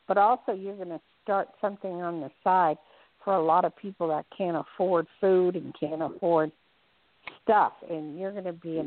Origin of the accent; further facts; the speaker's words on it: New Jersey, United States; also born or lived in New York; I don't know where that is, and I grew up in New Jersey, New York.